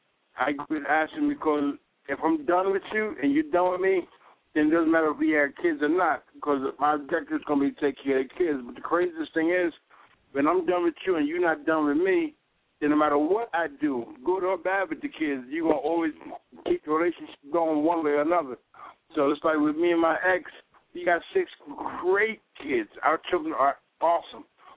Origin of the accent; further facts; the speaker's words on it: Brooklyn, New York, United States; I'm from Brooklyn for real. I was born and raised in Crown Heights. I had an option of going back to New York